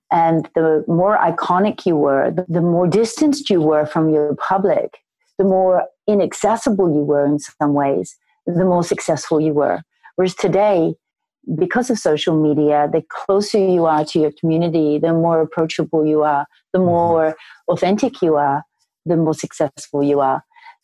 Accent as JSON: {"language": "English", "town": "Sydney", "region": "New South Wales", "country": "Australia", "tie": "born or raised there", "said": "I grew up in Sydney, Australia."}